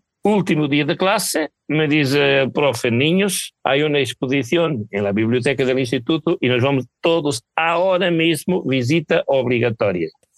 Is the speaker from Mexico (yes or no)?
no; Castelo Branco, Portugal; now in Spain; encuentras una ciudad llamada Castelo Branco. A mi tierra, he venido de España, claro. A mi tierra, a mi pueblo.